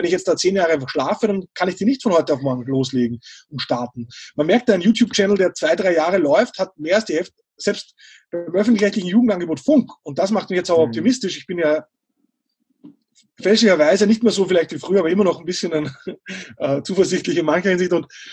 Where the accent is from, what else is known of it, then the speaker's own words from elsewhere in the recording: Austria; Als Österreicher bin ich natürlich sofort dabei, das als typisch deutsch zu klassifizieren.